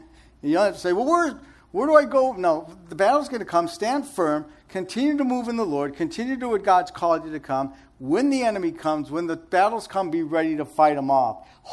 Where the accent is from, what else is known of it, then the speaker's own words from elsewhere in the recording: Chicago, Illinois, United States; Okay, I'm Italian from Chicago, so this really hit me good, okay?